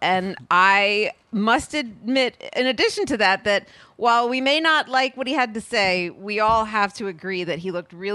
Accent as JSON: {"language": "English", "town": "Scarsdale", "region": "New York", "country": "United States", "tie": "born or raised there", "lives_now": "New York City, United States", "said": "But yes, we are a very New York family, and then, you know, we went up to the suburbs, and I grew up in Scarsdale with a bunch of Jewish"}